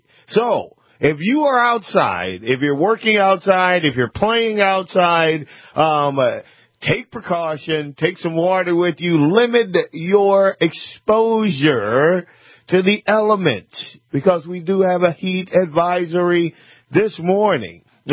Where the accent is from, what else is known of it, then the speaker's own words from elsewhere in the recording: Louisiana, United States; It makes me feel like my home state of Louisiana, here in North Dakota this morning.